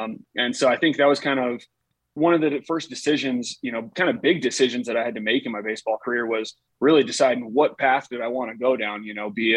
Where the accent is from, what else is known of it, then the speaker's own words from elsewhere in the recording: South Dakota, United States; I think that, growing up in South Dakota, I probably played baseball, probably five months out of the year.